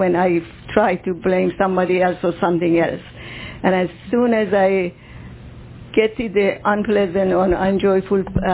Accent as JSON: {"language": "English", "country": "Iran", "second_language": "English", "said": "And also, I'm from Iran"}